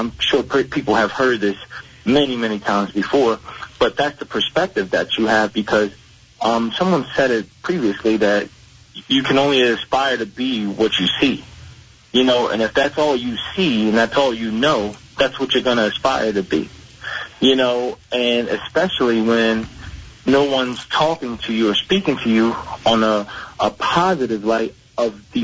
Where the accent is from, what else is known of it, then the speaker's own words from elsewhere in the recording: Elizabeth, New Jersey, United States; Growing up in Elizabeth was very difficult when I was younger. When I was younger, I grew up in the projects called Pioneer Homes and Magnolia Manors and Radlag Manors.